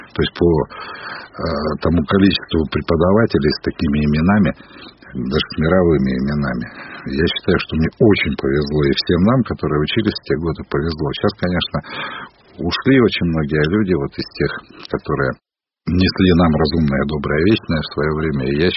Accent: Angarsk, Irkutsk Oblast, Russia; Ну да, я причем такой сибиряк-то с корнями очень давними-дальними.

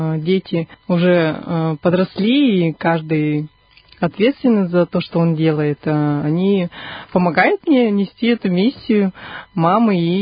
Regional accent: Yubileyny, Irkutsk Oblast, Russia; born there; Бабушка у меня жила и живет сейчас в Иркутске. И долгое время я вообще родилась в глубинке в Иркутской области, в Киренском районе, в поселке Юбилейном.

